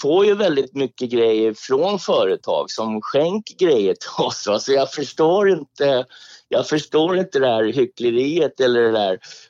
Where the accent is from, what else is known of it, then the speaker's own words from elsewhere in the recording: Stockholm, Stockholm County, Sweden; Ja, jag är söderkis. Jag är mitt från söder. Maria Torget heter.